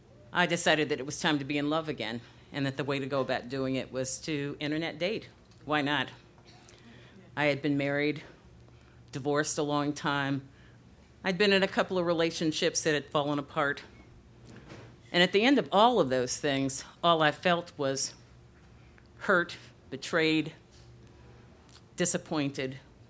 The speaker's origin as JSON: {"language": "English", "town": "Chicago", "region": "Illinois", "country": "United States", "lives_now": "Los Angeles, United States", "said": "We were both Midwesterners. He had grown up in St. Louis. I'm originally from Chicago. We had both come to LA for jobs."}